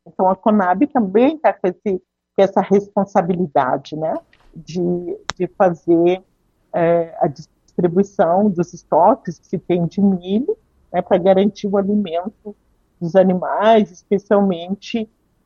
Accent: Marau, Rio Grande do Sul, Brazil; Pretendo retornar à minha terra natal, Marau, lá em Laranjeiras

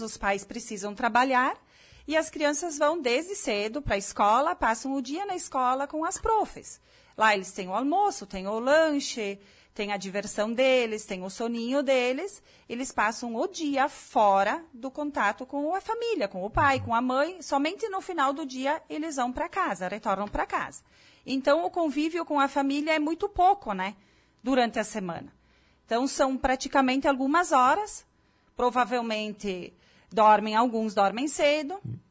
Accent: Garibaldi, Rio Grande do Sul, Brazil; eu sou natural aqui de Garibaldi, sou casada, tenho um filho.

